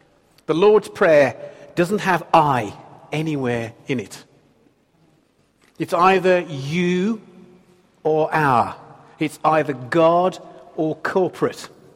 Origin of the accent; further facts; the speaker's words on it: Dudley, West Midlands, United Kingdom; in my hometown of Dudley, which I had lived in for 29 years before Joe and I married